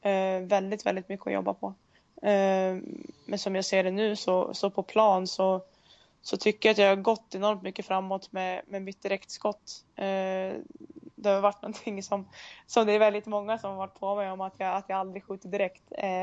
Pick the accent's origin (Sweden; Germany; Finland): Sweden; Värmland; now in Umeå, Sweden; Jag har ju familjen och allting hemma i Värmland, så att någon gång framöver så kommer man väl kanske flytta hemåt.